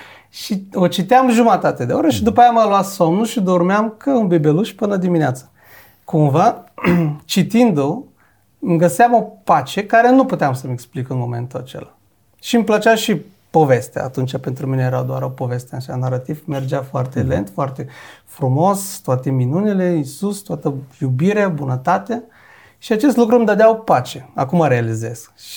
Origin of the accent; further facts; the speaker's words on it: Bulgaria; Sasha a aflat că sunt bulgar și, pentru că el nu știe bulgara, dar știe rusa. Și încerca să-mi vorbească în rusă, nu știa că eu vorbesc și română.